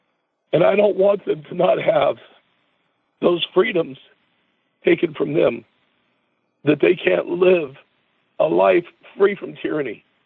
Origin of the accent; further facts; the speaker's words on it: United States; So as an American citizen, I'm a person that is a believer in Christ.